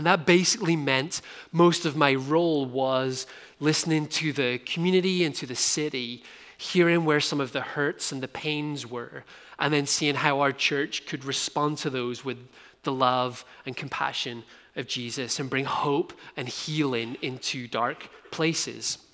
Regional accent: Ulster, Ireland; accent: Irish; now in Canada; my accent is not from Ontario. I grew up on the north coast of Ireland, so there's also a bit of a Scottish lilt

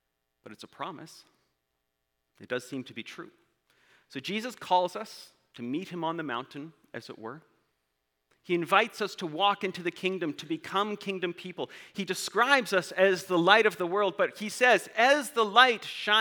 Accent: Edmonton, Alberta, Canada; because I'm from Edmonton.

